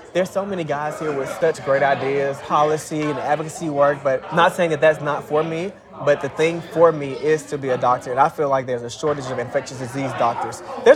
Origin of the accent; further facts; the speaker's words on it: Jackson, Mississippi, United States; from Jackson, Mississippi.